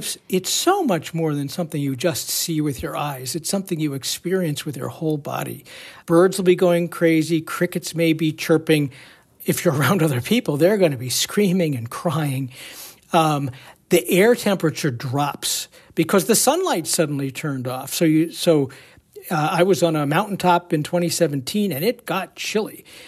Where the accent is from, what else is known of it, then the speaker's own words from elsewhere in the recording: Colorado, United States; That one will go from California to Florida and will cross my home state of Colorado.